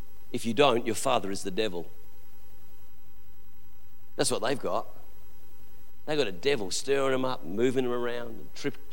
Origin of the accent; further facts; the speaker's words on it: England, United Kingdom; accent: English; I think I'm slipping back into my English accent because I'm feeling relaxed.